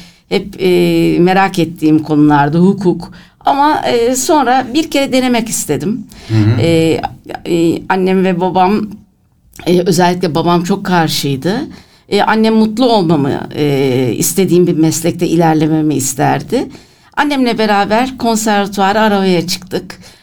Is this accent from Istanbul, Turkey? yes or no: yes; Istanbul, Turkey; Ben 1964 doğumluyum. İstanbul doğumluyum. Nasıl söyleyeyim? Çok tatlı bir mahallede büyüdüm aslında. Üç katlı bir ahşap bir evde büyüdüm.